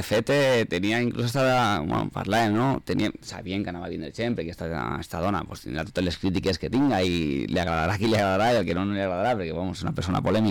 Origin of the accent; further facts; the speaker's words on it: Burriana, Valencian Community, Spain; now in Villarreal, Spain; jo no sóc de Villarreal, jo sóc de Burriana, però bueno, porto 18 anys vivint en Villarreal. Treballo en Villarreal fa 25 anys